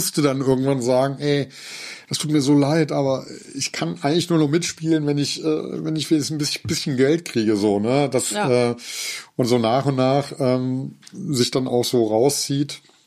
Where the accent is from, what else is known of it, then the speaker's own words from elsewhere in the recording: Erftstadt, North Rhine-Westphalia, Germany; also born or lived in Cologne; ich in der Nähe von meinem Heimatort bin, beziehungsweise ich habe in Köln studiert und ich komme ja aus Erfstadt